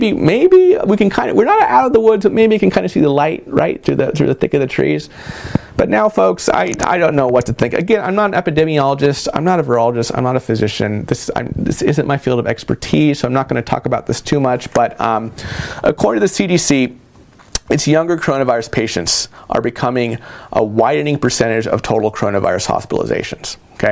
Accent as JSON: {"language": "English", "region": "California", "country": "United States", "tie": "born or raised there", "said": "My home state of California, last week we had 7,000 new cases in one day."}